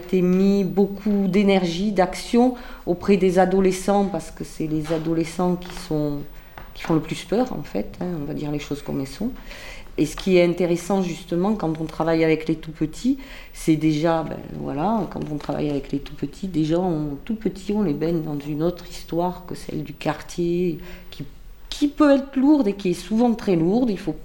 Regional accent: Tournefeuille, Occitanie, France; nous venons, certes de Toulouse, mais d'un petit bled autour de Toulouse qui s'appelle Tournefeuille.

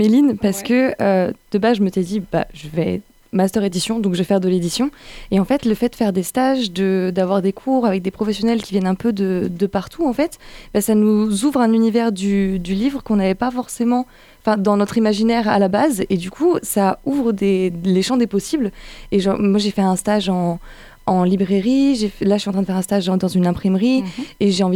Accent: Dijon, Bourgogne-Franche-Comté, France; now in Montpellier, France; le sud, donc moi je viens de Dijon, donc le soleil.

